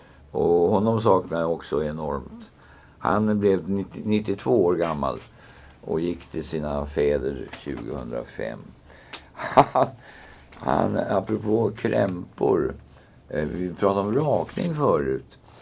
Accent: Norrland, Sweden; uppe i Norrland, i mina hemtrakter.

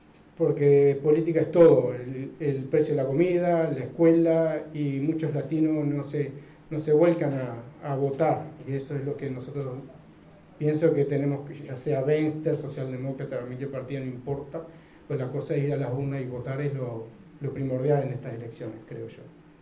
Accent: Uruguay; now in Sweden; Yo me mudé a Suecia hace 4 años más o menos, y en Uruguay, de donde vengo, siempre me gustó estar ayudando a las diferentes minorías

